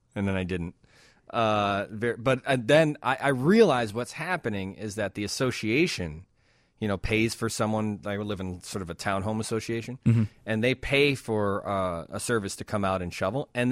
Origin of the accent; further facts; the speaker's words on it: Wonder Lake, Illinois, United States; I mean, I think about like growing up in Wonder Lake.